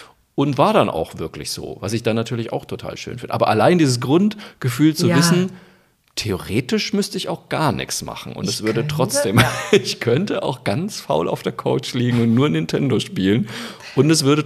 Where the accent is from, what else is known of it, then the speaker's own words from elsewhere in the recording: Zeil am Main, Bavaria, Germany; Jetzt muss man dazu sagen, ich war in Zeil am Main, das war gleich die zweite Show, mein Heimatort.